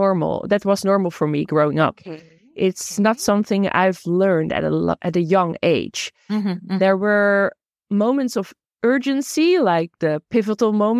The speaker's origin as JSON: {"language": "English", "country": "Netherlands", "tie": "born or raised there", "second_language": "English", "said": "So to share about my personal journey, I grew up here in the Netherlands, Europe. And at the age of 6, my parents got divorced."}